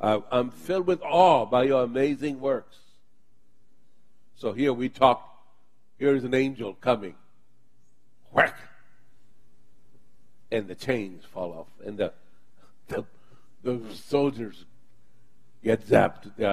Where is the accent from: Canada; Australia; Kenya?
Kenya; Mombasa, Mombasa County; now in United States; where I grew up in Africa, in Mombasa, Kenya, in the coastline, the whole coastline was fed by this one spring.